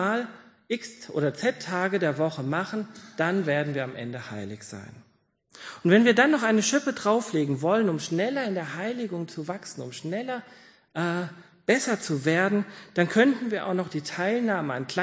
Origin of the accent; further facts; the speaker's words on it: Hesse, Germany; Ich weiß, dass ich als Hesse immer schwäbischer werden kann. Aber ich werde niemals ein echter, gebürtiger Schwabe werden.